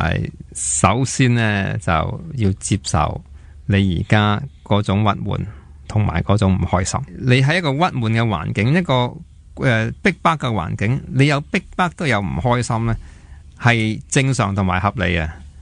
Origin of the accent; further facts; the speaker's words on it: Hong Kong; 其实作为香港人啊